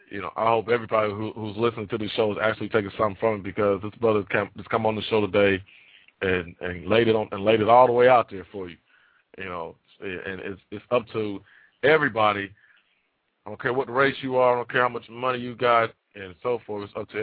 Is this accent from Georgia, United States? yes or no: yes; Atlanta, Georgia, United States; when I grew up in Atlanta, everybody had both parents.